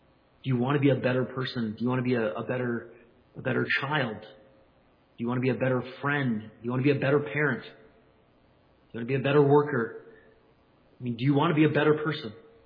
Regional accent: Canada; I'm Canadian, I guess, here, and I'm in Canada

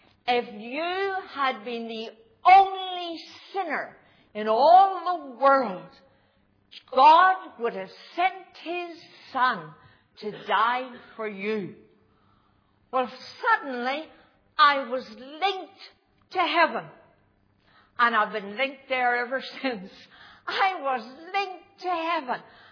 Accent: Lurgan, Northern Ireland, United Kingdom; Face as long as a Lurgan spade. That's where I was brought up and born in Lurgan.

